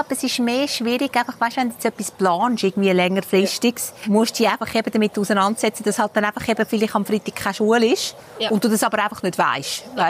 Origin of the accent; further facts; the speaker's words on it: Switzerland; now in Dubai, United Arab Emirates; Ich glaube, das merkt man als Schweizerin Dubai nicht.